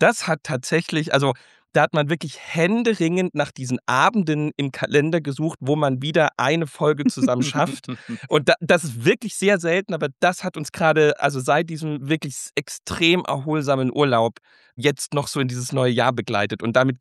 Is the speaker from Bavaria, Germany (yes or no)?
no; Saxony, Germany; bei uns in Sachsen